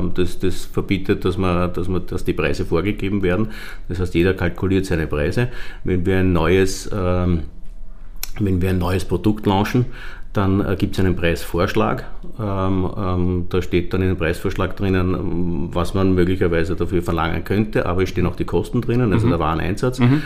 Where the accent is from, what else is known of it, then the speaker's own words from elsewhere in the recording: Klosterneuburg, Lower Austria, Austria; Ich glaube, da war ich 15 oder 16, weil ich bin in Klosterneuburg aufgewachsen.